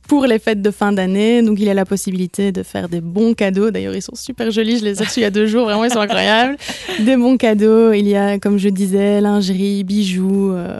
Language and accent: French; Liège, Wallonia, Belgium; now in Waremme, Belgium; Nous, on vient de Liège, on a beaucoup plus de concepts, etc.